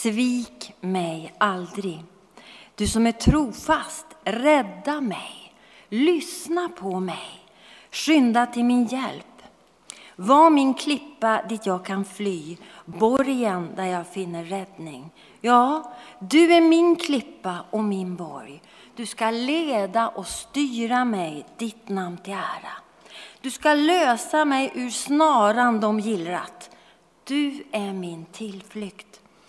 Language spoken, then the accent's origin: Swedish; Norrbotten County, Sweden; Jag kommer från Norrbotten och som ungdom så hade vi en favoritaktivitet. Att paddla i älvarna.